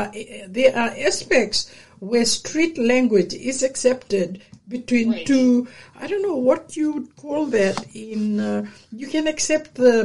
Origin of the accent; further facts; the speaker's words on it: Vuna, Northern Division, Fiji; In Tawu, like for me, I'm from Vuna, Vuna district, and Gamea Island, we are Tawu and Ngau, people from Ngau, you know, the Lomaiviti.